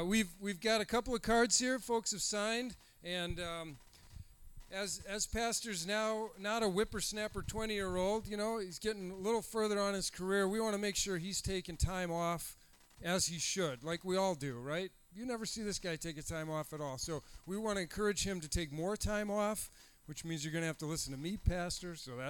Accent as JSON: {"language": "English", "region": "Wisconsin", "country": "United States", "said": "I'm from Wisconsin. I'd never heard of South County."}